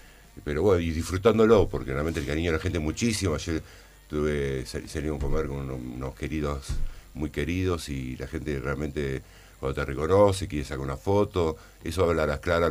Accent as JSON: {"language": "Spanish", "country": "Argentina"}